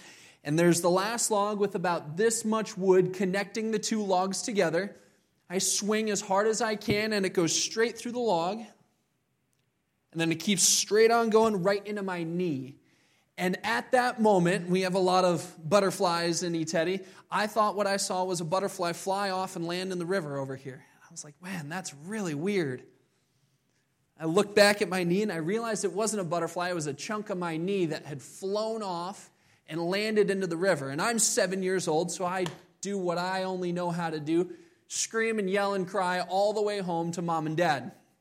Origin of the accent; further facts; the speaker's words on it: Papua New Guinea; born there; I was born overseas in Papua New Guinea.